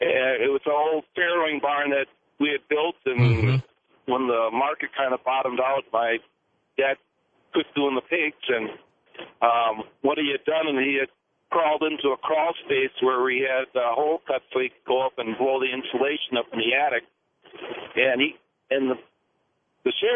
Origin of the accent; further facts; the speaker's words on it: Minnesota, United States; Ian Punnett was the hometown boy there because I'm from Mid-Minnesota.